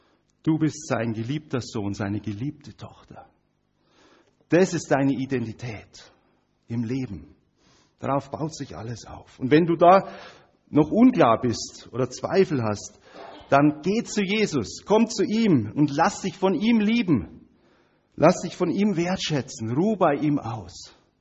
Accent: Hof, Bavaria, Germany; Wir kommen ja aus Hof und Hof gehört zur Region Hochfranken.

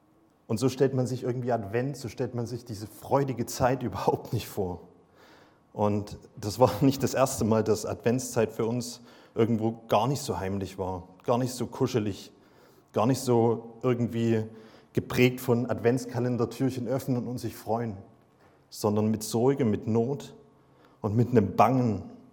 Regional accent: Saxony, Germany; Wir kommen ja aus dem Vogtland, das ist so Randerzgebirge, würden manche sagen. Ich würde sagen, es thront über dem Erzgebirge.

